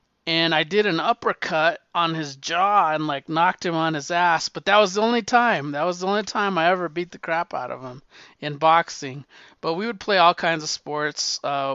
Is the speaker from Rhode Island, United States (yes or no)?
no; New Mexico, United States; me growing up in the South Valley